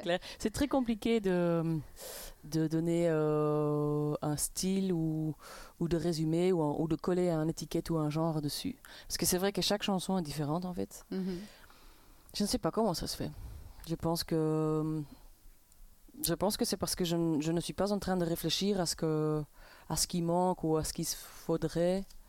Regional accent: Brussels, Belgium; Ben, on vient de Bruxelles, oui.

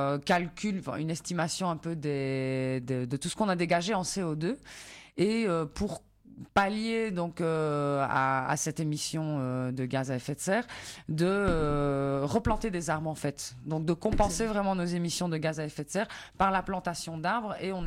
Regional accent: Barcelona, Catalonia, Spain; Et je viens d'où? Bah, je viens de Barcelone.

